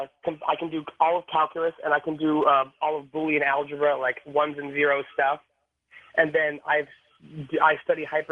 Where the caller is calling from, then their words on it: Portland, United States; I'm calling from Portland.